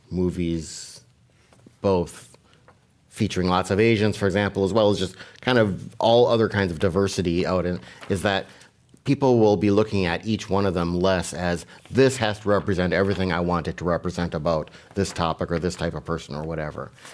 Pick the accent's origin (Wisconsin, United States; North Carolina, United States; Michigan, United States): Wisconsin, United States; So in my home state of Wisconsin